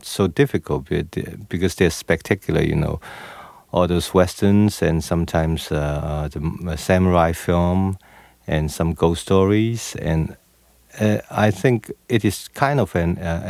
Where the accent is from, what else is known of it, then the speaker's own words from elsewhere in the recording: Hong Kong; when we moved to Hong Kong, I was only 5 and my father was working in a nightclub.